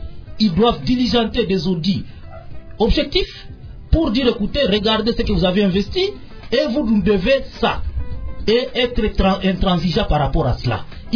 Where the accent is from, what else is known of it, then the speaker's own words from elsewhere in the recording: Lubumbashi, Haut-Katanga, DR Congo; Je viens de Lubumbashi.